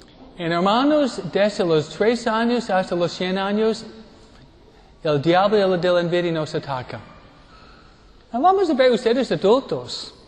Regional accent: Michigan, United States; born there; Pero yo nací en Michigan, ¿eh?

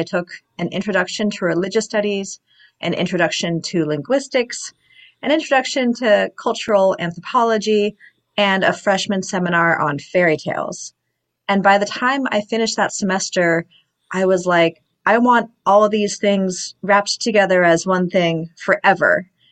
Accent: Los Angeles, California, United States; Well, I grew up in the Los Angeles area in California

